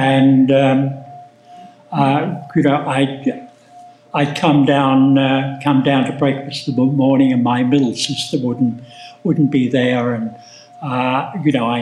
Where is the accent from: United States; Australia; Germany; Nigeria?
Australia; born there; I was born in Australia and into a very dysfunctional family.